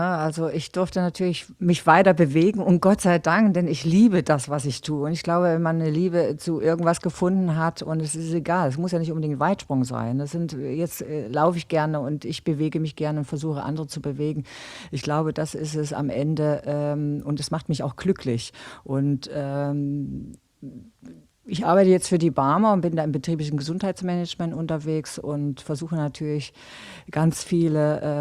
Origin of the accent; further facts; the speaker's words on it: Gera, Thuringia, Germany; Also Gera, muss man sagen, ist meine Heimatstadt. Da bin ich groß geworden